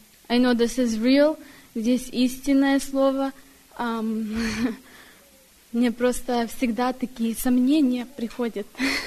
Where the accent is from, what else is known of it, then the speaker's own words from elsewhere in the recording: United States; я из Вашингтона, Сабурна.